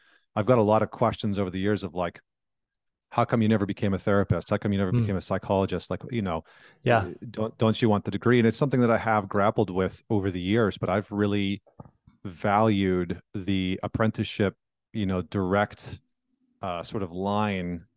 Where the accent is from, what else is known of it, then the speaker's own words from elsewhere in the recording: Canada; because I'm from Canada.